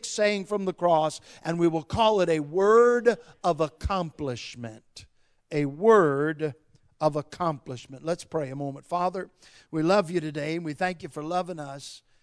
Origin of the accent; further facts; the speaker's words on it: England, United Kingdom; I don't refer much to the Greek because I'm English and so are you